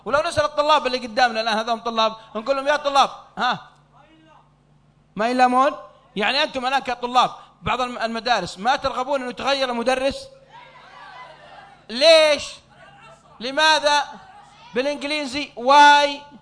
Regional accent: Saudi Arabia; الآن لو واحد عندنا بالسعودية

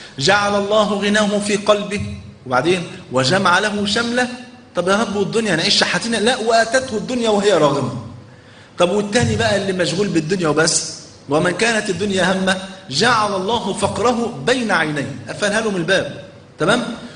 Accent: Egypt; أذكر بمناسبة الحديث ده في التسعينات عندنا في مصر

